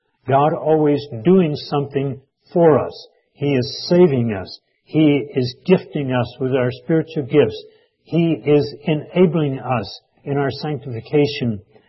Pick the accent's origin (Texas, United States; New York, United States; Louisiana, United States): Texas, United States; When I was growing up in East Texas in the Depression years of the 1930s, we lived fairly close to not a mainline railroad